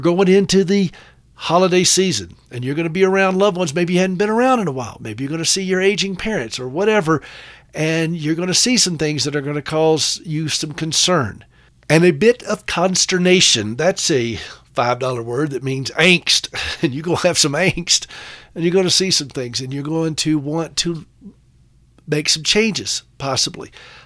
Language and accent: English; the South, United States; accent: Southern; It's hard with my Southern accent to hear that.